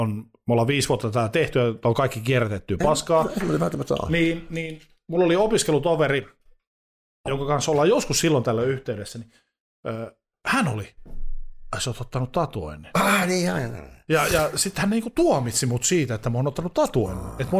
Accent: Oulu, North Ostrobothnia, Finland; Siis 17-vuotiaana Oulussa, mistä olen kotoisin, niin siellä oli yksi tatuointiliike

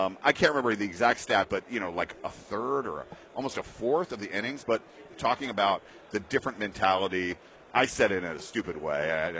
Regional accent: Atlanta, Georgia, United States; Well, I'm from Atlanta originally, but became a very big Green Bay Packers fan.

